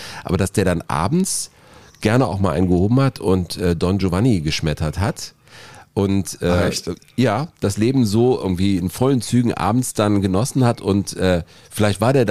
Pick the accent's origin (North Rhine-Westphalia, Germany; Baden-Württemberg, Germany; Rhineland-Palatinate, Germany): North Rhine-Westphalia, Germany; Cologne; sage ich jetzt mal als Kölner.